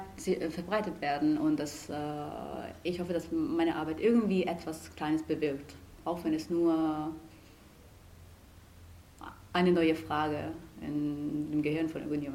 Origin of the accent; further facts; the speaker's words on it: Italy; German is a second language; now in Germany; Ich bin Tochter von einem Koreaner in Italien aufgewachsen